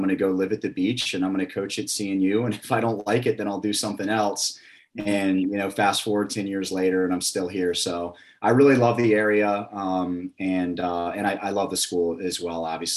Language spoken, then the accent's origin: English; Richmond, Virginia, United States; I grew up in Richmond and went to school in Charlottesville, and I've always loved the beach.